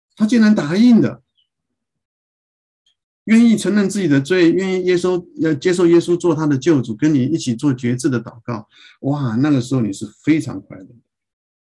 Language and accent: Chinese; Taiwan; 我自己从小在教会长大，所以我看到 许多的宣教士在台湾的各个角落传福音、建立教会、牧养教会。